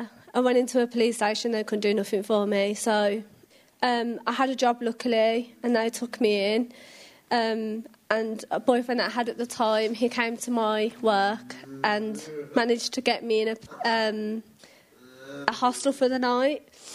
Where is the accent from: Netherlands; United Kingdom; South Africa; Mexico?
United Kingdom; Birmingham, West Midlands; I grew up in Birmingham.